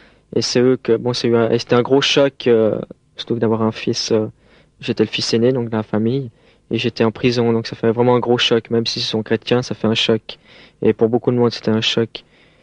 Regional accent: Geneva, Switzerland; born there; Je suis né à Genève il y a 23 ans

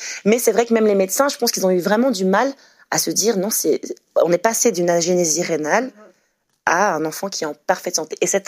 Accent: Mons, Wallonia, Belgium; Alors que moi, je suis de Mons, c'est quand même pas tout près

